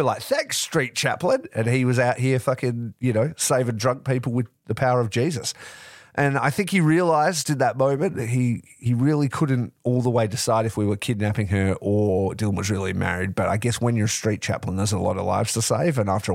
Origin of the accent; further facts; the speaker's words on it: Western Australia, Australia; I have to say it because I'm West Australian and I fucking doing my country proud.